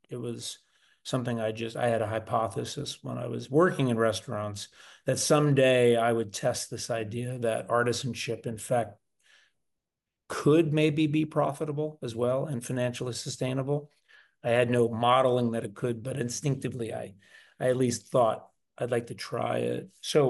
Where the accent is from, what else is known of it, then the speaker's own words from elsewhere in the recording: New Jersey, United States; So I come from originally from New Jersey, right outside of Philadelphia. I'm an East Coast person and grew up, my brother and I, single mom.